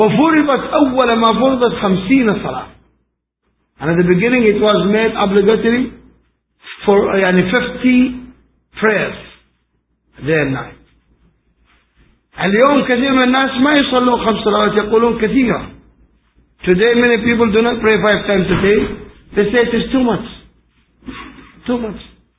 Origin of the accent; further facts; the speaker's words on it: Saudi Arabia; نحن عندنا في السعودية من أكبر الأسواق في العالم ومن أغلى الدول بالعالم